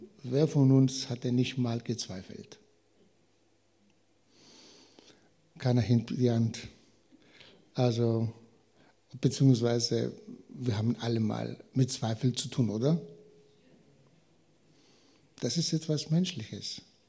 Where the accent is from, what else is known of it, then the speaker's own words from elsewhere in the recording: Greece; zumindest hier in Westeuropa, also auch bei uns in Griechenland.